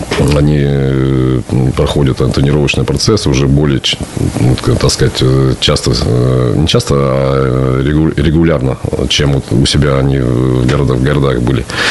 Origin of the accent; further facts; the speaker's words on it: Perm, Perm Krai, Russia; Это да, это мой родной город. Я здесь вырос на Загаре. Все мое детство прошло.